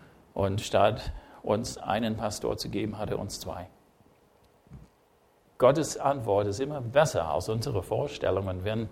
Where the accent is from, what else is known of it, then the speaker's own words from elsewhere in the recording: United States; German is a second language; mein Akzent habe ich niemals aus der Welt getilgt, okay? Ist da halt und ab und zu ein bisschen USA-Satzbau, okay?